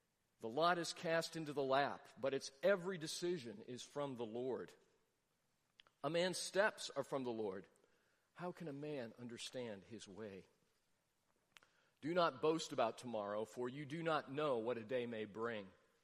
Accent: Nebraska, United States; also born or lived in Brussels, Belgium; the dreams that I cherished the most while I was growing up in Nebraska. One was to live on a lake. There aren't many lakes in Nebraska.

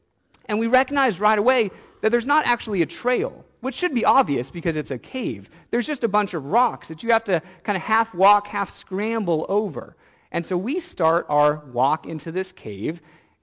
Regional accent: Washington, United States; Well, I grew up in Washington State

